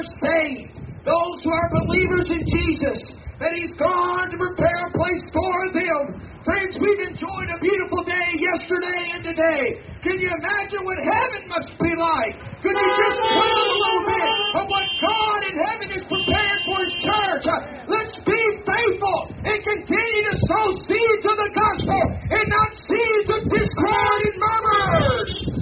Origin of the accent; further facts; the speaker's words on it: LaGrange, United States; I have another relative that's the chief of police in the city of LaGrange, my hometown.